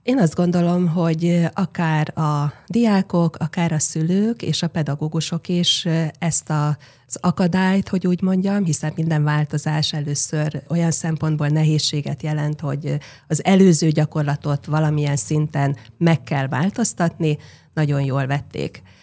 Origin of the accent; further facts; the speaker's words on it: Baktalórántháza, Szabolcs-Szatmár-Bereg, Hungary; Baktalórendházán születtem, ott nőttem föl.